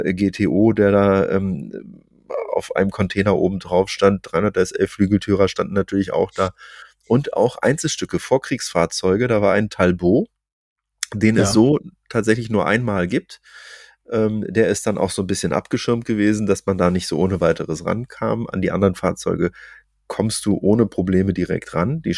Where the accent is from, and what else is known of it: Berlin, Germany